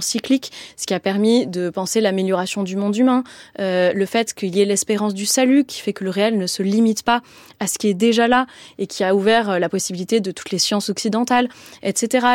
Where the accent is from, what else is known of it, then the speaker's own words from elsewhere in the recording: France; en tant que Française, je suis née sur ce bout de continent